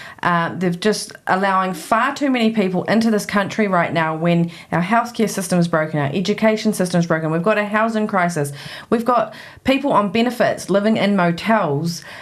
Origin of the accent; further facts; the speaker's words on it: New Zealand; I am proud to be German, and I am proud of my German heritage. And yeah, I'm a Kiwi as well, but I actually like my European culture.